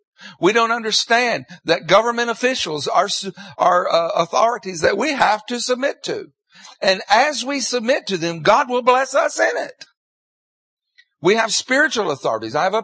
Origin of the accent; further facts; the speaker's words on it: Tennessee, United States; The church I grew up in Tennessee, was raised up in all the stuff that you're raised up in church.